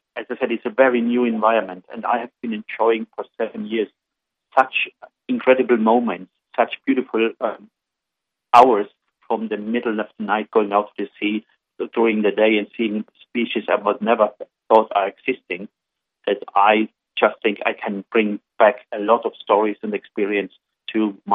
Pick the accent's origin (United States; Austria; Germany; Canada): Austria; First of all, I come from Austria, from the mountainous area, and for me, living by the sea was not that common or not that easy.